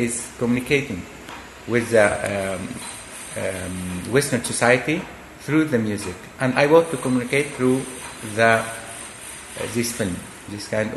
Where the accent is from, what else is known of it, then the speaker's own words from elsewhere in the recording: Egypt; English is a second language; moved away as an adult; now in Italy; I come from Egypt. I live in Italy from 2000. So I have two, inside me, I have two cultures, two identities.